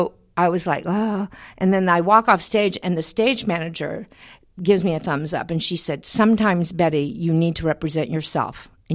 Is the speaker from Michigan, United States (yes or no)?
no; Texas, United States; And remember, I'm from Texas, because you have to keep that in mind, yes, because it has a lot to do with my brashness